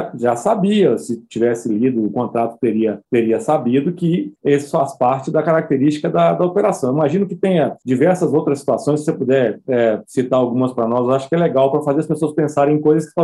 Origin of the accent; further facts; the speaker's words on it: Minas Gerais, Brazil; sou mineiro, sou desconfiado